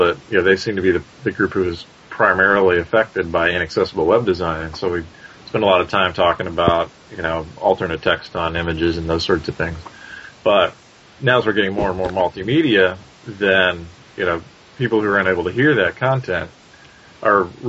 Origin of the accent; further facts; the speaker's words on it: Indiana, United States; also born or lived in Kansas; I grew up in Indiana, which is, you know, basketball is the pastime. And then I moved to Kansas